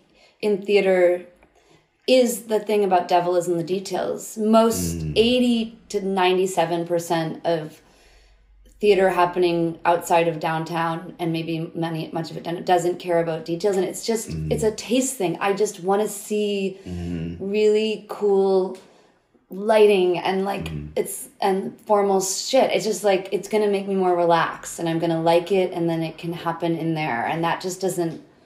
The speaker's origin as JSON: {"language": "English", "region": "New Hampshire", "country": "United States", "said": "New Hampshire."}